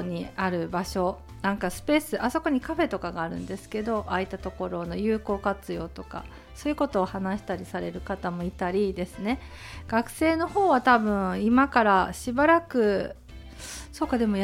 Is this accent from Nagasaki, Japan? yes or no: yes; Nagasaki, Japan; だから私長崎出身なんですけど